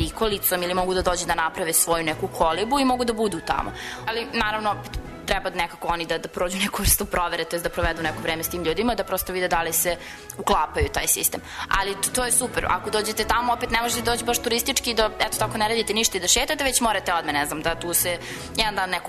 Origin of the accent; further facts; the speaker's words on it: Serbia; dolazim iz Srbije koja ima dosta sela.